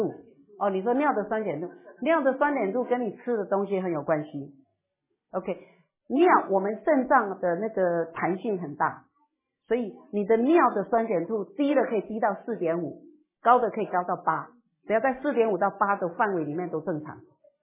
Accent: China; now in United States; 因为我们中国人那个四菜一汤其实非常均衡。我记得我小时候我们家都是四菜一汤，很均衡的。可是我们现在住在美国了

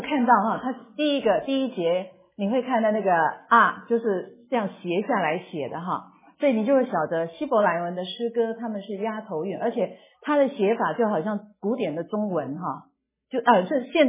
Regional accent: China; 古诗哈有一些地方就是会帮助我们中国人一读这些诗就有一些感受

